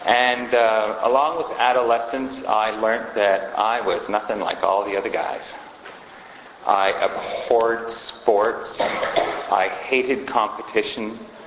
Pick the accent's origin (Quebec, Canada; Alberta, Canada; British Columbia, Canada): Quebec, Canada; I was born and raised in the Eastern Townships on a dairy farm, and product of a Christian family. They were dirt farmers